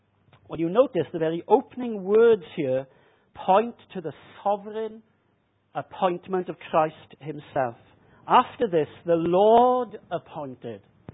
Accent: Japan; yes, I was brought up in Japan.

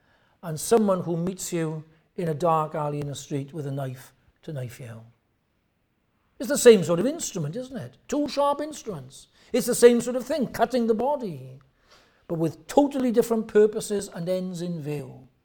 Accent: Pontypool, Wales, United Kingdom; But when I grew up near Pontypool, and whenever Pontypool played Newport, it was a real local derby in rugby.

